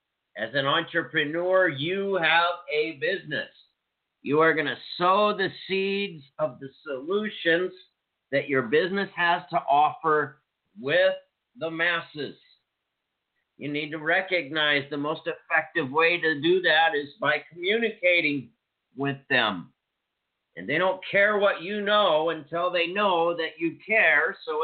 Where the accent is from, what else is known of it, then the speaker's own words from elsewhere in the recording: Washington, United States; now in Troy, United States; I'm a mountain man in rural Troy, Montana. I grew up in Stevens County, Washington State. I've been in the mountains my whole life.